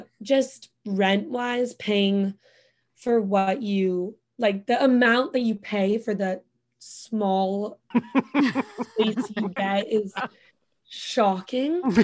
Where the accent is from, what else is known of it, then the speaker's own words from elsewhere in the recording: Bend, Oregon, United States; now in New York, United States; I live in the East Village with 2 of my friends from college and 1 of my friends who I grew up with in Bend from high school.